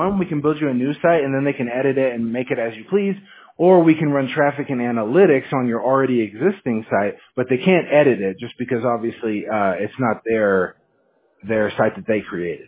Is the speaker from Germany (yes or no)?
no; Monroe, Washington, United States; I'm not born and raised, but I was raised in Monroe, a little town in Snohomish County.